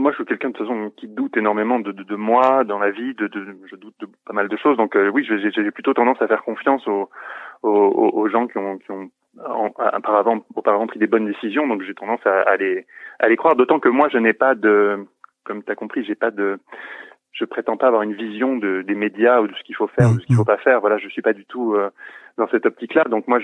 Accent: Switzerland; moi, je suis suisse, à la base.

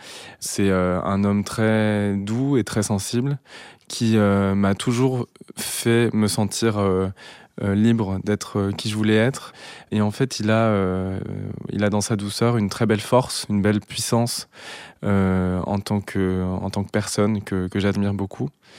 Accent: Givry, Bourgogne-Franche-Comté, France; J'ai grandi à Givry, en Bourgogne, vers Chalon-sur-Saône. J'ai grandi dans une famille de 3 enfants, et avec mes 2 parents.

